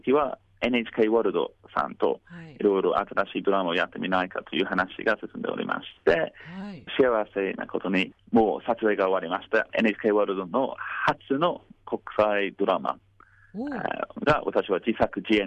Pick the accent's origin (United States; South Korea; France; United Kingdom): United Kingdom; London; Japanese is a second language; now in Tokyo, Japan; 僕の生まれ育ちのロンドンとちょっと違う感覚の秋です。